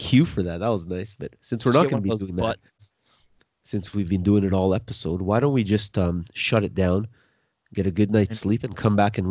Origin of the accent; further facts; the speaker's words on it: Toronto, Ontario, Canada; I'll always throw in my hometown, Toronto usually, or the nicknames for Toronto.